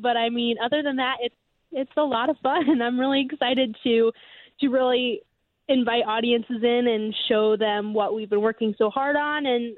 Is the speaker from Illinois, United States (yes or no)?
yes; Cerro Gordo, Illinois, United States; I'm from a really small town called Cerro Gordo. It has a population of 1,500 people.